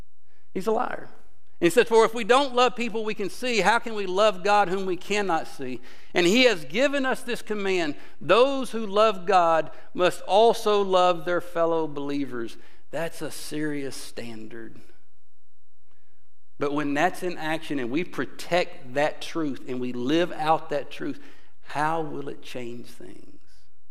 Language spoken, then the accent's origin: English; Mississippi, United States; Because I'm from Mississippi, and so I know you'd want to hear about it.